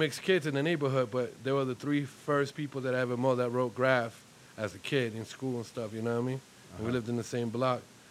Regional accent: Williamsburg, New York, United States; I grew up in Williamsburg for a while, but as I started getting up, you know, into the scene and stuff

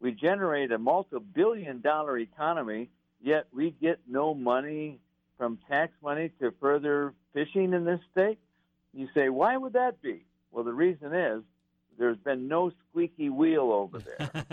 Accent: Iowa, United States; there were no turkeys in my home state of Iowa when I was growing up there

